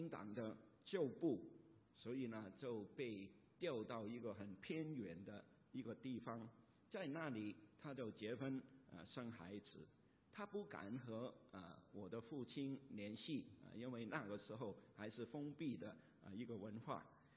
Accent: Hong Kong; 我在香港长大，那香港人的口才也是很厉害

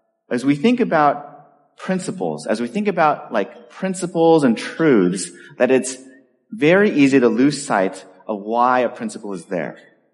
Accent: California, United States; I came from California, grew up there, and one of the things that we got early on was traffic.

